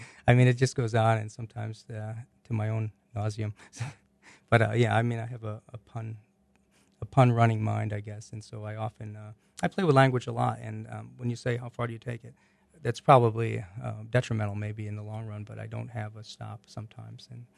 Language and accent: English; New York, United States; Frankly, I'm a fast talker. And I'm from New York, so what can I say?